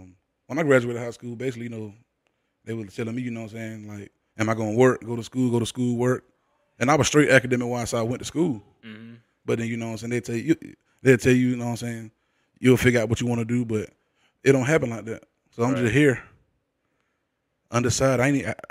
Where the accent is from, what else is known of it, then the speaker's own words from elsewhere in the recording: Macon, Georgia, United States; Right, well … I am born and raised in Macon, Georgia.